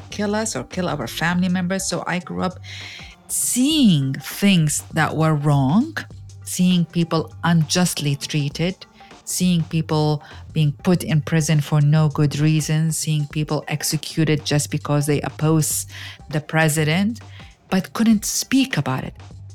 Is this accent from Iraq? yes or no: yes; Iraq; English is a second language; Well, I grew up in a war zone. I grew up in Iraq, and when I was a child, there was a war between Iraq and Iran.